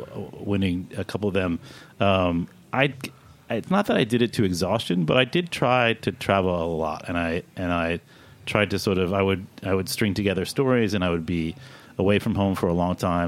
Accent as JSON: {"language": "English", "region": "Kentucky", "country": "United States", "said": "I'm from Kentucky, so."}